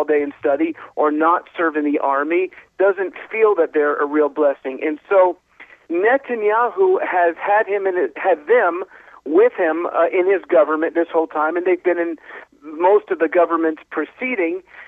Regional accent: United States; Well, in America, I grew up in America as a Jew

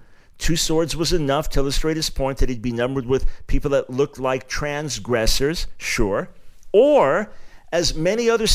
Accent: New York, United States; Growing up and born in New York City, the son of a Jewish lawyer, and then growing up on Long Island, just never been part of my life or culture.

